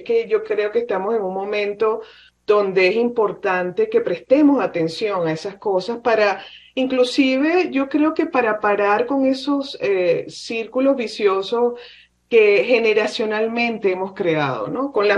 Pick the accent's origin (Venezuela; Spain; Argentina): Venezuela; moved away; yo empecé a tomar en mi país, en Venezuela, normalmente en la playa, te compras una cerveza y tenía, no sé, 15, 16 años.